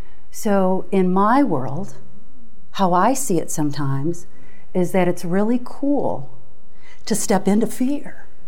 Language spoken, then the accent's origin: English; Detroit, Michigan, United States; I'm from Detroit, so I work a lot with the automotives.